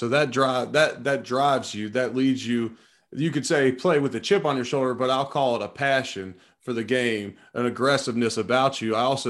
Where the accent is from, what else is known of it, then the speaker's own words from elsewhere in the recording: Cincinnati, Ohio, United States; Yeah, I grew up in Cincinnati, so Carl Pickens was on my radar too